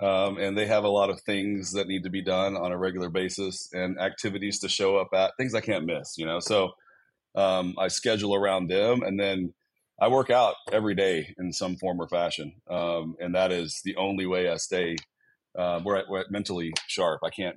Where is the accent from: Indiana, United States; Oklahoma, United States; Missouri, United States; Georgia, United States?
Oklahoma, United States; now in Houston, United States; Well, I live in Houston, Texas. I grew up in Oklahoma.